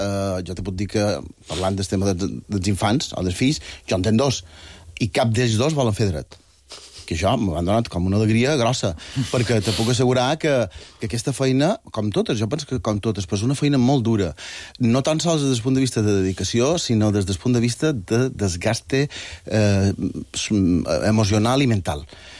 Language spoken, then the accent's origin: Catalan; Bunyola, Balearic Islands, Spain; jo som de Bunyola i som així.